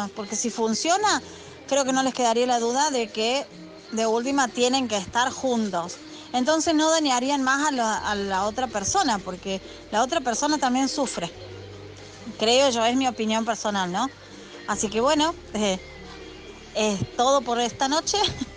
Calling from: Argentina; desde Argentina otra vez.

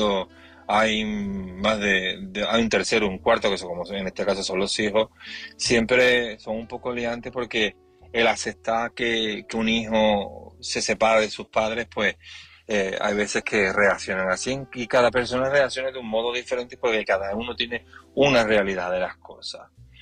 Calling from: Seville, Andalusia, Spain; de Sevilla y llamo para opinar del tema de esta noche

